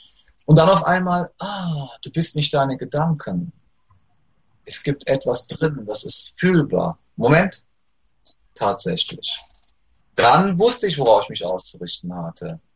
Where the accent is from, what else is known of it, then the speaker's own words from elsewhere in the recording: Cologne, North Rhine-Westphalia, Germany; bei uns in Köln gibt es den großen Kölner Dom.